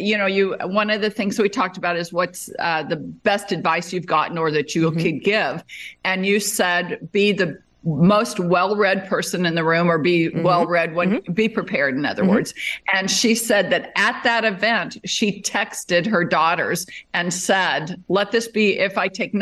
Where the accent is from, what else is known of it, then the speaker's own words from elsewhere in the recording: Las Vegas, Nevada, United States; Well, I grew up in Las Vegas, which ironically at the time was not such a rodeo capital, but it has it is now because it hosts the National Finals Rodeo